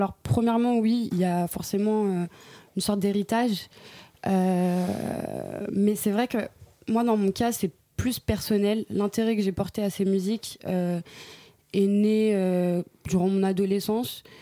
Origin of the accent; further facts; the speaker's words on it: France; born there; je suis née en 2001 en France, ma mère est française, mon père est français d'origine marocaine